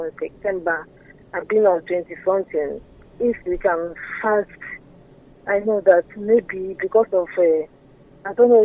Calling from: Portugal; from Portugal.

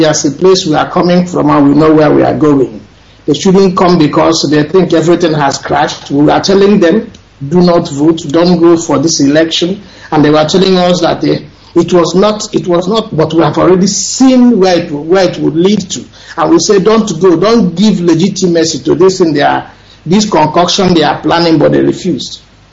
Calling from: Lagos, Nigeria; I'm calling from Lagos, the center of darkness itself.

